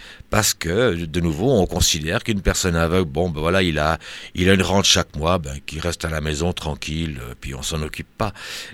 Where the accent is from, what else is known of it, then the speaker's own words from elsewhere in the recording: Switzerland; c'est vrai que chez nous en Suisse, une des premières choses que j'ai fait quand j'ai perdu la vue, j'ai appris le braille